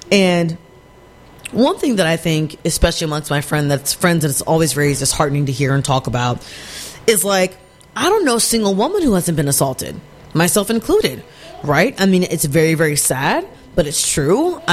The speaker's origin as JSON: {"language": "English", "region": "Texas", "country": "United States", "moved": "yes", "said": "Like I left Texas to escape what has become kind of a political hellscape"}